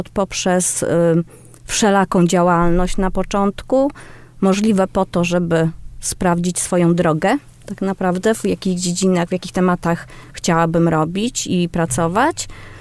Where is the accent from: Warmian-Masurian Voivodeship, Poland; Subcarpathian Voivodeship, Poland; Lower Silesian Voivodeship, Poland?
Warmian-Masurian Voivodeship, Poland; Szczytno; Też pierwsze, które powstało w mojej rodzinnej miejscowości w Szczytnie.